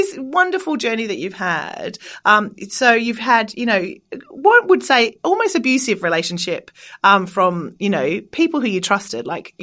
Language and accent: English; Australia; You don't have to say that even though I'm Australian.